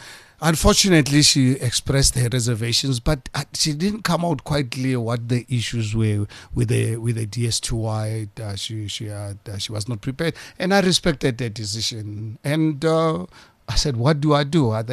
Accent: South Africa; … from South Africa.

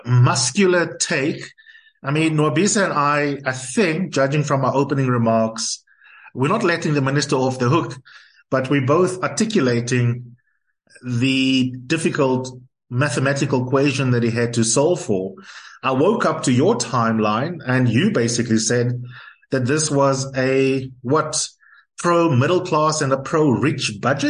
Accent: South Africa; You know, I was trying to think for myself, both as a journalist and as a South African, what would be the top line narrative around the budget yesterday?

